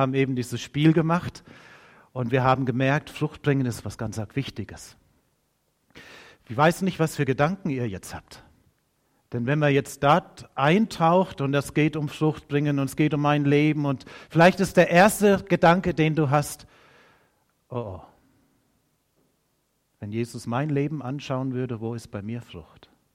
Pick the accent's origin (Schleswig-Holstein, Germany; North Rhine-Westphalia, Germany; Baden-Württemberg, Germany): Baden-Württemberg, Germany; Heubach; ich komme aus Heubach, war viele Jahre dort Pastor